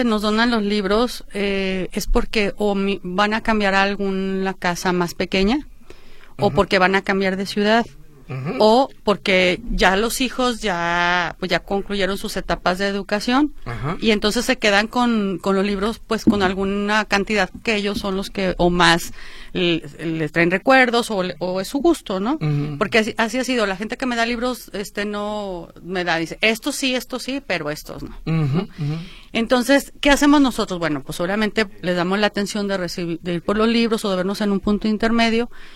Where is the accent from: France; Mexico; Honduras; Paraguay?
Mexico; Guadalajara, Jalisco; es una manera de regresar a Guadalajara, a mi ciudad. Yo soy tapatía, mis papás también